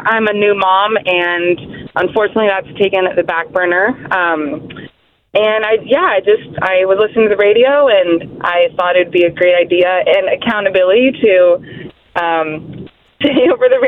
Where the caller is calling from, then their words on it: Pismo Beach, California, United States; I'm actually calling from Pismo Beach.